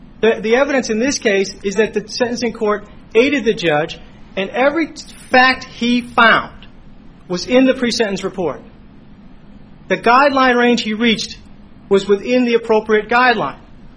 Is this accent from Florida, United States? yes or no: no; Washington, District of Columbia, United States; You know, I'm actually from Washington, D.C., working out of Maine Justice.